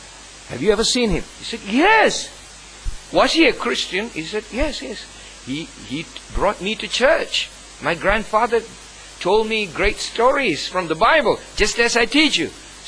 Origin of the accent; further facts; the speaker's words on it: India; Of course, I was brought up in India.